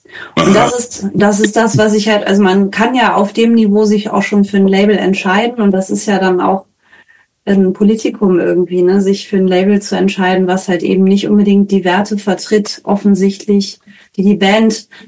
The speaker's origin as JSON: {"language": "German", "region": "Bremen", "country": "Germany", "said": "ich komme ja auch aus Bremen"}